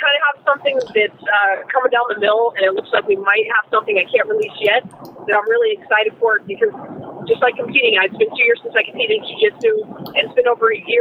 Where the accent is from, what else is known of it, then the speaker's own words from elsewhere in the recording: Okinawa, Japan; Originally from Okinawa.